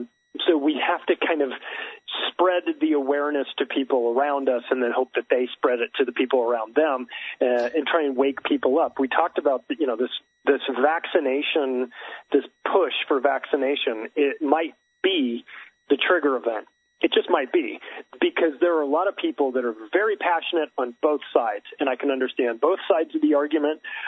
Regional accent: California, United States; I was living in California. I grew up in California.

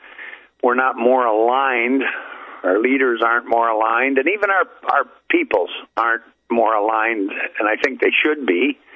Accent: Canada; as an outsider, you know, I'm a Canadian.

